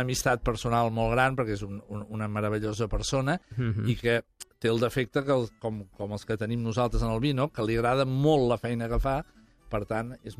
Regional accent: Piedmont, Italy; Catalan is a second language; Jo soc de Piemonte

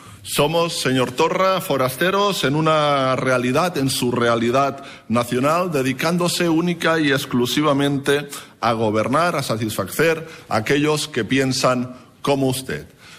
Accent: Catalonia, Spain; aquellos que nos sentimos catalanes y españoles

